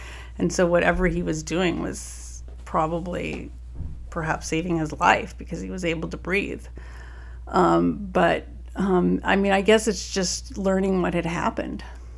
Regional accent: Boulder, Colorado, United States; Well, I grew up in Boulder, Colorado, family of lawyers.

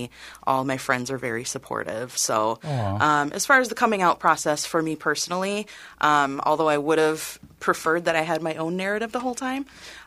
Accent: White Bear Lake, Minnesota, United States; Well, I am a Minnesotan, born and raised. I think I can confidently say, yes, I'm the only person in my family that's a true Minnesotan from birth. My family, my parents moved from Wisconsin to White Bear Lake, where I represent now

